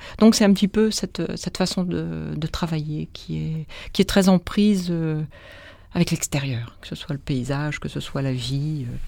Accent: Paris, Île-de-France, France; born there; Et il se trouve que je suis née à Paris, rue Galvani.

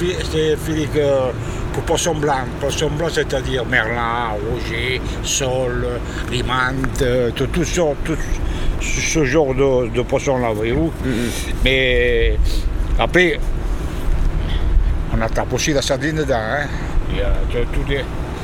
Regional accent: Algeria; moved away; also born or lived in Italy; je suis natif d'Italie. De très jeune, j'ai vécu en Algérie. Et je suis un rapatrié, quoi. Et aussi, comme on dit, les Français, les pieds noirs, je suis un.

